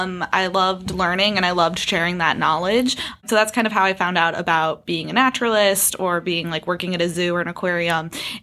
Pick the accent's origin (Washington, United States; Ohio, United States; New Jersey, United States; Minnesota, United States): Ohio, United States; Yes, I am. So born and raised in Northeast Ohio.